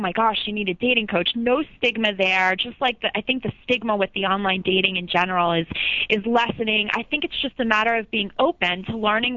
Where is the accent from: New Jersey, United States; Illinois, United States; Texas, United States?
New Jersey, United States; Well, I grew up in New Jersey, just about 25 minutes outside. I went to college in New Jersey.